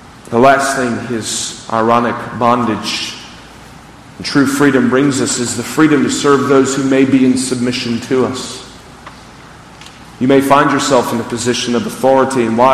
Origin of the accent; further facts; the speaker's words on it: Greenville, United States; And I was from Greenville, which means I have zero horse experience.